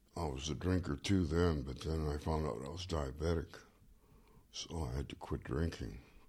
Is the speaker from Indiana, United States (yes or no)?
no; Hayward, California, United States; I'm from Hayward.